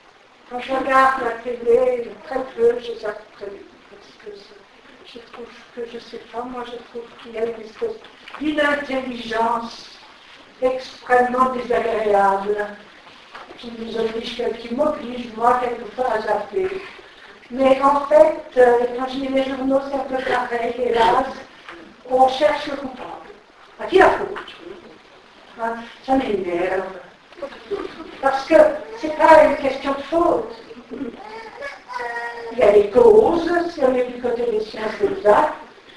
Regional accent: Grand Est, France; je suis alsacienne, qui se voulait. Et les alsaciens nagent quand même un peu dans la dialectique de la langue allemande

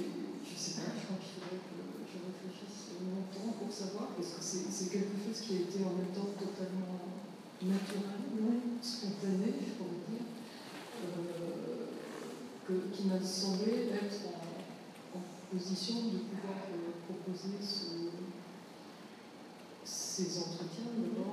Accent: Paris, Île-de-France, France; born there; Je suis née à Paris, je suis née après la guerre

